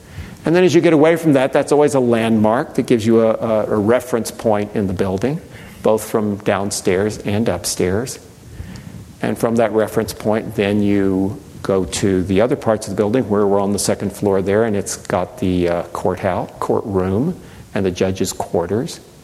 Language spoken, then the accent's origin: English; Texas, United States; And I grew up near Houston, so it's been a real privilege to go back.